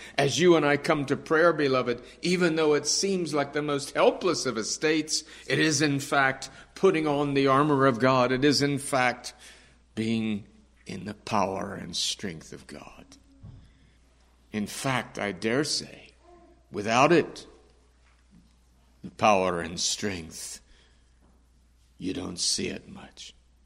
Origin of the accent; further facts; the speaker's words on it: Texas, United States; I've told you as a Texan, I always think of a cactus.